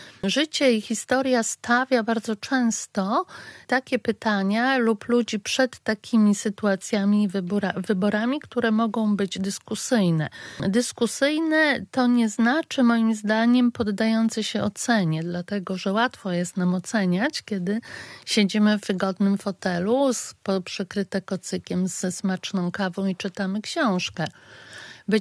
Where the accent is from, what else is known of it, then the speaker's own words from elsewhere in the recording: Podlaskie Voivodeship, Poland; bo ja też jestem z Podlasia i teraz mieszkam tutaj.